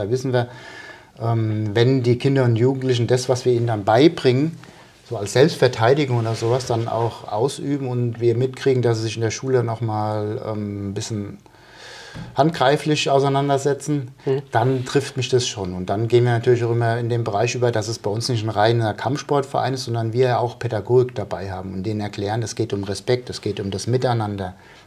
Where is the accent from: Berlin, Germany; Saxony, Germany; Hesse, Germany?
Hesse, Germany; Darmstadt; ich habe früher bei uns in Darmstadt gab es Hochschulstadion, da gab es einen Kraftraum